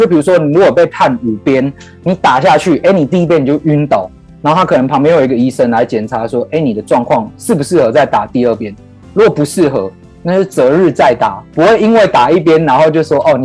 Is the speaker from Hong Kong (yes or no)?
no; Taiwan; 我们台湾人